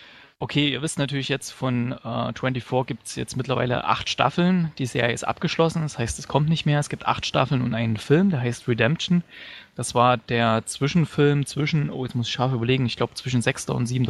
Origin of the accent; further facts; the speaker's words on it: Gera, Thuringia, Germany; da gab es damals in meiner Heimatstadt Gera mal so eine Aktion im Kino